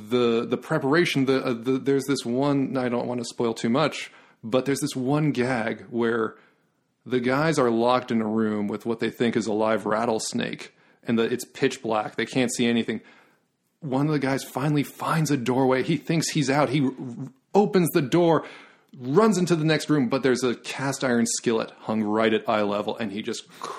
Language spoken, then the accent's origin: English; West Hollywood, California, United States; also born or lived in Santa Monica / Venice; I grew up in West Hollywood. My mom lived in West Hollywood, and my dad lived on the West Side. So I grew up in West Hollywood, Santa Monica, Venice.